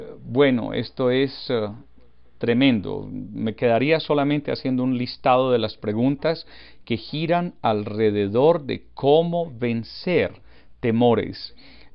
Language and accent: Spanish; Urrao, Antioquia, Colombia; born there; Yo nací en un pueblo en Colombia, en Sudamérica, en unas montañas muy lindas. Este pueblo se llama Urrao, en el departamento que sería el equivalente de estado o provincia en otros países, de Antioquia. El departamento de Antioquia es bastante quebrado